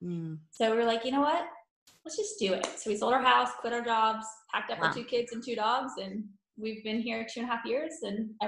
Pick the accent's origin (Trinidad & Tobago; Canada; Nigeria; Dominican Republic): Canada; moved away as an adult; now in United States; I am actually Canadian. So born and raised in Canada my whole life. My parents moved to Florida because they didn't like the cold like most Canadians. So I moved there after college.